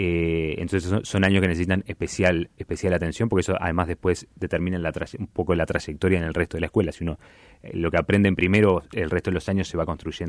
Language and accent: Spanish; Uruguay; como uruguayos